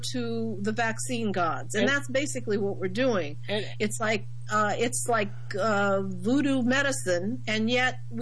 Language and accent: English; Midwest, United States; I'm originally from the Midwest, and in the Mid, there are a lot of, both in Pennsylvania, Ohio, Indiana, and Illinois, there are fairly good-sized populations of Amish.